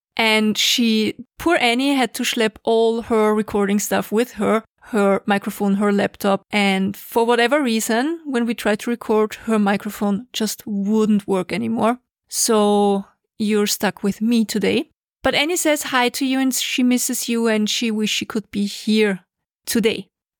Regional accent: Austria; from Austria, and you're listening to your favorite international podcast

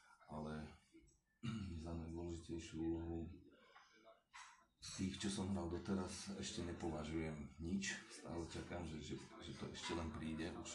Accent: Trnava Region, Slovakia; pochádzam kúsok od Trnavy

